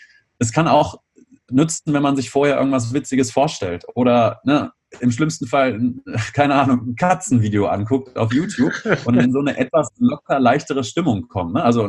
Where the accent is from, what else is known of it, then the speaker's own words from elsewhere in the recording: Lower Saxony, Germany; now in Bonn, Germany; Ich komme aus der Nähe von Göttingen ursprünglich und fahre dann nach Hause, nach Bonn